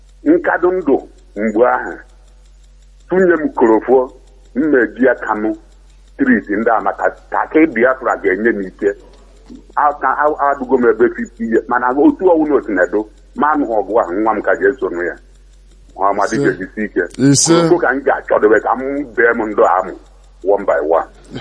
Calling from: Netherlands; Okay, I'm calling from Netherlands.

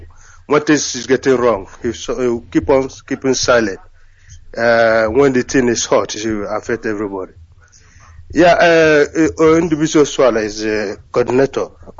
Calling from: Amsterdam, North Holland, Netherlands; we are from Amsterdam North, and we want to start paying our monthly dues

